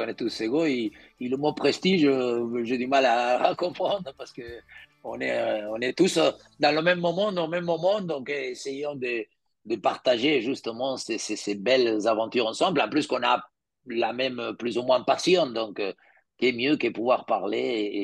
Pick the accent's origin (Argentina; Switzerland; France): Argentina; c'est des buts comme ce qu'on appelle chez nous en Argentine